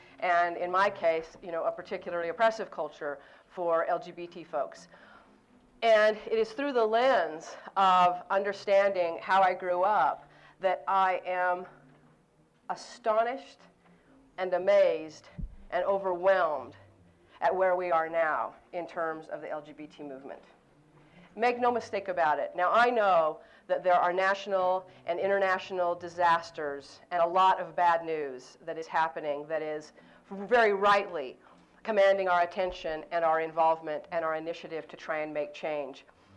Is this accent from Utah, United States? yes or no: yes; Utah, United States; But what's much more important than that is that I grew up in Utah. And so, yes, feel sorry for me, thank you. And so, good Mormon girl gone bad is all you need to know.